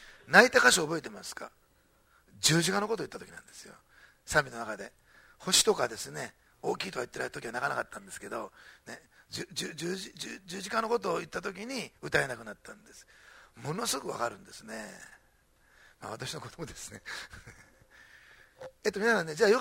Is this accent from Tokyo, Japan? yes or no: no; Osaka, Japan; born there; 私大阪生まれなんだけど